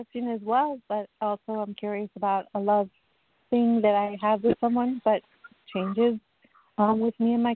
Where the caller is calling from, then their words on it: Long Island, New York, United States; I'm calling from New York, from Long Island, New York.